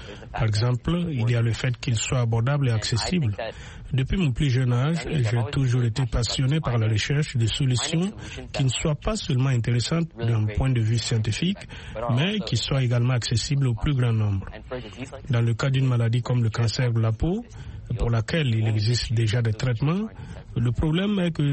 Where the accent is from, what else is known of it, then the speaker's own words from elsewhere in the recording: Ethiopia; comme je l'ai dit plus tôt à propos de mon enfance en Éthiopie, j'ai toujours vu des gens qui travaillaient dans la chaleur